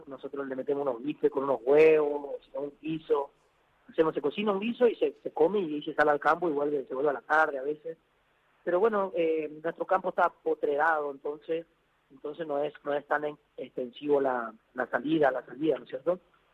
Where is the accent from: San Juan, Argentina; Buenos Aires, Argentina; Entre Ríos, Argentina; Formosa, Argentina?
Formosa, Argentina; Gran Guardia; donde puedo conectarme con la naturaleza de mi pago. Conectarme con las raíces de mi tierra. Ese es mi lugar